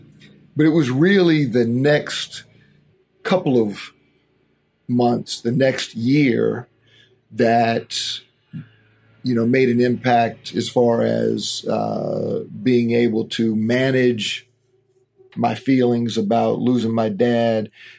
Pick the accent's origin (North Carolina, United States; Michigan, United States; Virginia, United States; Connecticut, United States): North Carolina, United States; Durham; I'm from Durham, so grew up there, played basketball at Jordan High School in Durham